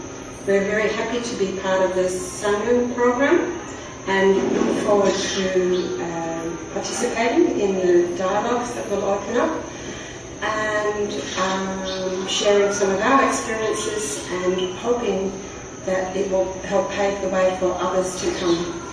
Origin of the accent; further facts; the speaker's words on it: Australia; now in India; I'm an Australian textile designer. I live in Rajasthan, India, with my husband.